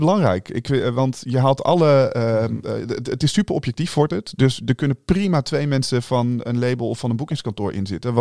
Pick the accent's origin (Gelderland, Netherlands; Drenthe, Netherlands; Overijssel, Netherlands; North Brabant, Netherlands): Drenthe, Netherlands; Emmen; Ik kom oorspronkelijk uit Emmen, daar is dat niet zo.